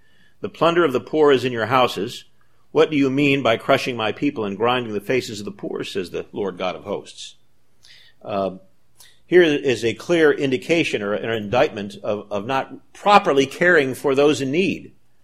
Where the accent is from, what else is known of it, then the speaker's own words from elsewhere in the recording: Detroit, Michigan, United States; But I remember back in the 1960s, I grew up in Detroit in the 1960s. We had racially charged riots and burning in Detroit when I was in high school.